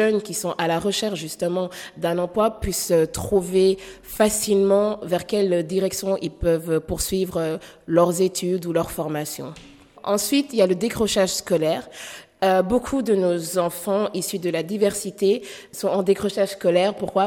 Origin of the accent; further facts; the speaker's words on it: Belgium; also born or lived in Kinshasa; je suis belgo-congolaise, je suis née à Kinshasa mais j'ai grandi en Belgique.